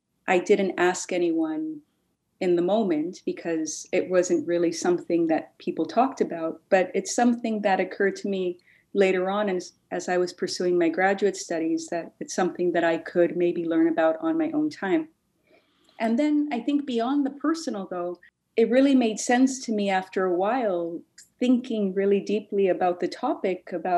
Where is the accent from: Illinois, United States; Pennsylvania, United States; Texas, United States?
Texas, United States; Laredo; I am from Laredo. I grew up there. And honestly, I was confused at several points during my childhood.